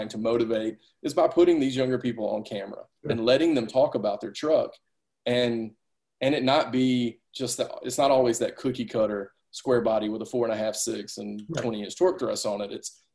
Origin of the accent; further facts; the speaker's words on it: the South, United States; I've got hand sanitizer everywhere and I'm from the South. I want to shake everybody's hand.